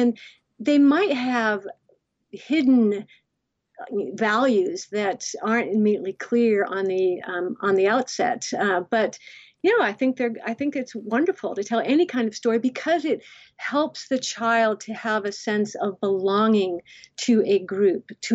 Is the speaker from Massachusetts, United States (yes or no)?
yes; Cape Cod, Massachusetts, United States; helping the elderly needy on Cape Cod, which is where I grew up in Massachusetts.